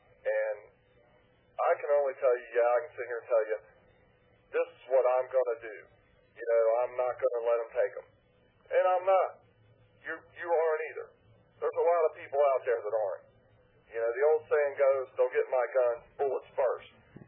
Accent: Kentucky, United States; I'm from Northern Kentucky.

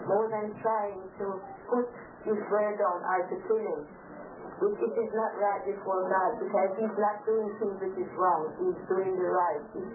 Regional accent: Nottingham, East Midlands, United Kingdom; England, Nottingham.

